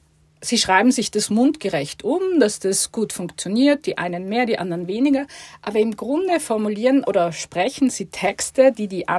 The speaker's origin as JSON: {"language": "German", "region": "Tyrol", "country": "Austria", "tie": "born or raised there", "said": "Ich bin zwar in Tirol aufgewachsen, aber mein Vater war Deutscher, meine Mama kommt aus Wien und insofern wurde bei uns zu Hause Hochdeutsch gesprochen"}